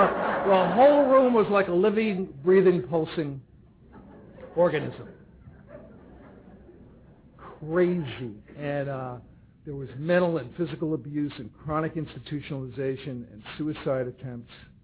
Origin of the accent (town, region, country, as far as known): New York City, New York, United States; born or raised there